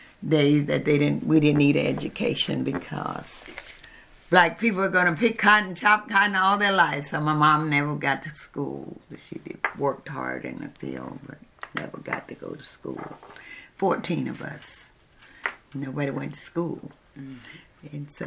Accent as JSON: {"language": "English", "town": "Jonestown", "region": "Mississippi", "country": "United States", "tie": "born or raised there", "also_born_or_lived": "Minnesota, Mississippi", "said": "I was born in Jonestown, Mississippi, but I was kind of raised in Minnesota, Mississippi by my dad and my Aunt Susie. I was like 6 or 7 years old when I was there. But I remember Jonestown more because that's most where I was raised up at, in Jonestown, Mississippi."}